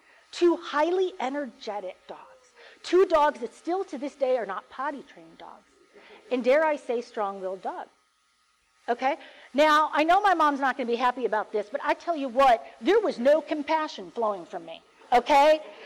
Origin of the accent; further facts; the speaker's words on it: United States; Is it because I'm an American? I mean, we live in a, you know, Western civilized society, and that's just how we roll in America.